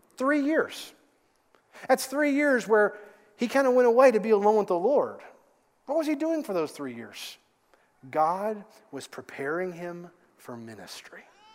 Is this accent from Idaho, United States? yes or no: no; Lexington, Kentucky, United States; You know, growing up in Lexington, Kentucky, I was born and raised there.